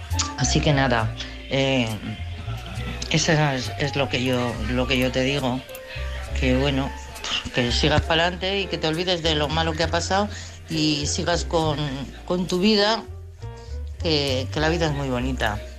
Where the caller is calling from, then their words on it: Madrid, Community of Madrid, Spain; de Madrid.